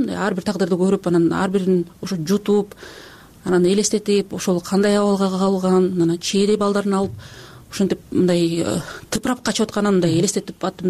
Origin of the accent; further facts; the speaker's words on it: Naryn, Naryn Region, Kyrgyzstan; Мен мисалы өзүм Нарандан болом, бизде мындай чек ара боюнча мындай маселе жок да.